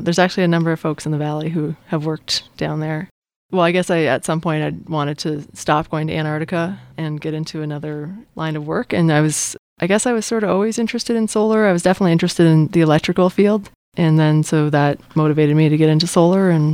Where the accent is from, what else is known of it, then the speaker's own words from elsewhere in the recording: Eastern Canada, Canada; also born or lived in New England; I grew up in Canada. Yeah, again, in Eastern Canada, and then spent a lot of time in New England. We had family in New Hampshire.